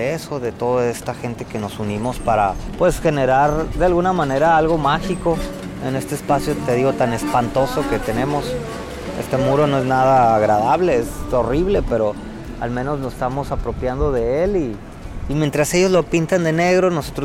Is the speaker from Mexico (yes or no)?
yes; Mexico; lo estamos agarrando como buenos latinos y buenos mexicanos